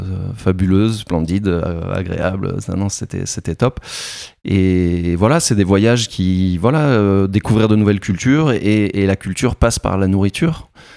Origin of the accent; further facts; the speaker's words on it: Provence-Alpes-Côte d'Azur, France; moved away; also born or lived in Rennes / England; je suis parti de Provence, j'ai étudié à Rennes, en Bretagne, magnifique région et gens adorables